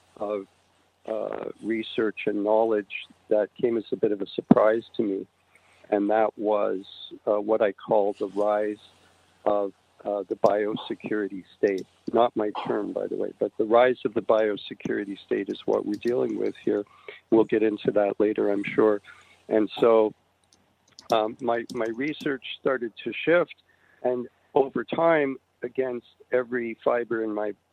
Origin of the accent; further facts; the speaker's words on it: Canada; Being that I'm from Canada, they'll usually call me … then they'll butcher … many different ways.